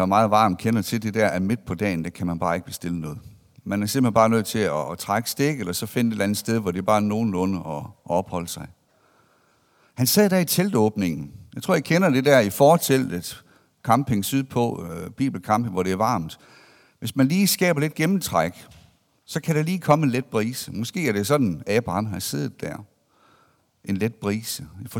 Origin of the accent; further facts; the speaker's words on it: Hvide Sande, Central Denmark Region, Denmark; Ved Sande, der ligger der mellem Vesterhavet og Ringkøbing Fjord